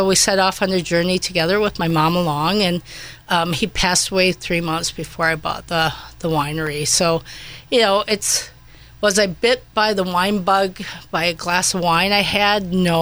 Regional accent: La Crosse, Wisconsin, United States; it's a little similar to where I grew up in La Crosse

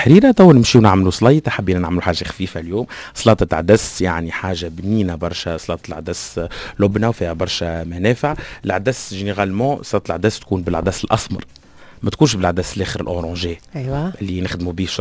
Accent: Tunisia; يعني عندنا في تونس في برشا

